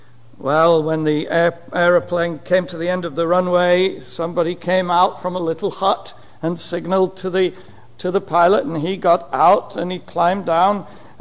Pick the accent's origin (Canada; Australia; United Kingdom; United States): United Kingdom; England; when I was 18 years old, growing up in England.